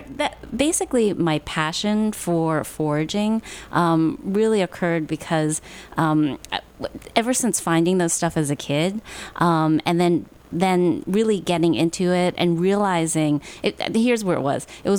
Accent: Queens, New York, United States; I grew up in Flushing, Queens, so it's awesome. pretty urban, yes.

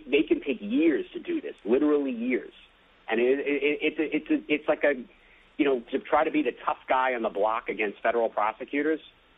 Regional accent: New York, United States; I am from New York, and I listen to your show every morning streaming.

